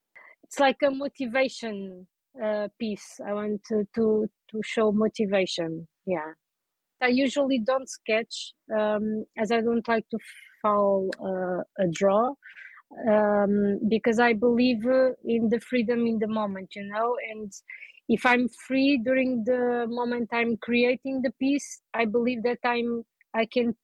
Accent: Albufeira, Algarve, Portugal; In 2020, I come back to my hometown, to Albufeira, where I'm living now and working.

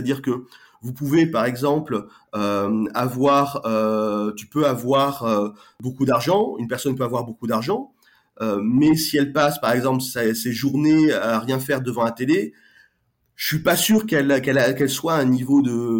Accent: Bordeaux, Nouvelle-Aquitaine, France; moi je suis de Bordeaux, je vis à Bordeaux.

